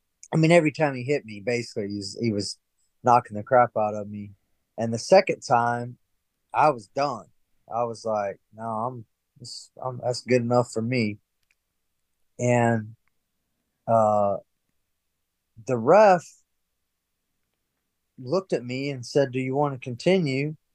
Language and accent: English; Asheville, North Carolina, United States; So I ended up winning the event in my hometown at the Asheville Civic Center.